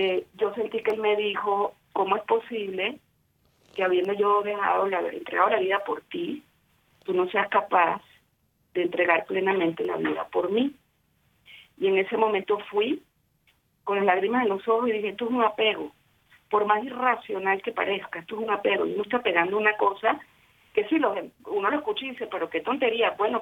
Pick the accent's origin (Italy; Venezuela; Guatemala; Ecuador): Venezuela; moved away as an adult; now in Philippines; Cuando yo me fui de Venezuela a Filipinas